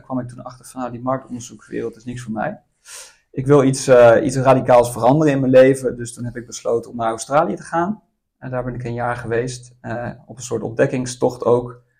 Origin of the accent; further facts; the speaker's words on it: Zeist, Utrecht, Netherlands; 36 jaar oud. Ik ben geboren en getogen in Zeist. Ik ben op een gegeven moment bedrijfskunde gaan studeren in Groningen.